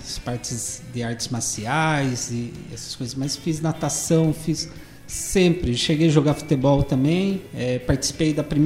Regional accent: Votorantim, São Paulo, Brazil; Sim, sou nascido em Votorantim, criado aqui, né? Cresci andando pelas ruas aí, jogando bola em campinho. E por um período tive que trabalhar, saí de Votorantim, né, para trabalhar, mas sempre morei aqui.

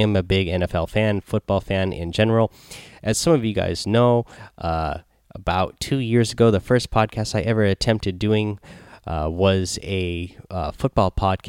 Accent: Seattle, Washington, United States; I know what outfit I'm going to wear because I am from Seattle here. I am a big Seattle Seahawks fan

